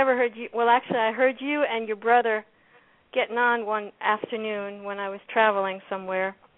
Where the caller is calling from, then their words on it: Florida, United States; I'm calling from Florida.